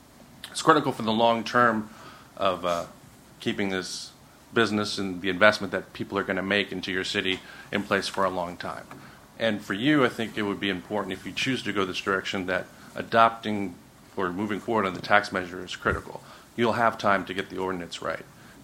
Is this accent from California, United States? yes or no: yes; Carmel, California, United States; I'm from Carmel, California.